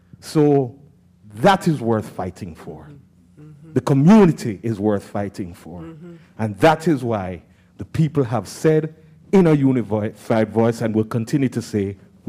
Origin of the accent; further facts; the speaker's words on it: Jamaica; now in Philadelphia, United States; when I came from Jamaica, the place I went to every day to keep myself out of trouble because I didn't have any money to go anywhere else, the Walnut Street Library